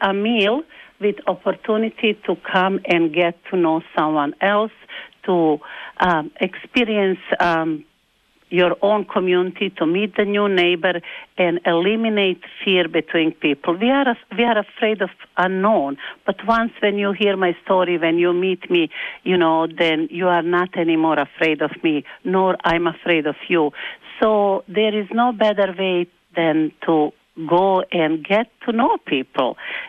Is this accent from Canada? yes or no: no; Bosnia & Herzegovina; English is a second language; moved away as an adult; now in United States; my husband and I, we came from Bosnia and Herzegovina, well-educated. He was a doctor. I had a teaching degree and life experience working in business as well as in classrooms. So we knew what we need to do, but I didn't speak English.